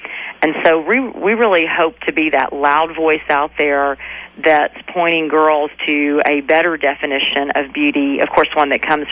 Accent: Austin, Texas, United States; I held one event in Austin, Texas. That's my hometown here.

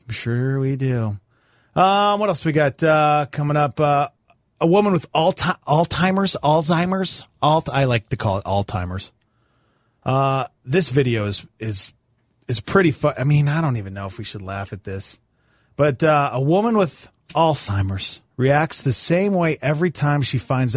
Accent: Ennis, Montana, United States; this was close to the house I grew up in Ennis, Montana.

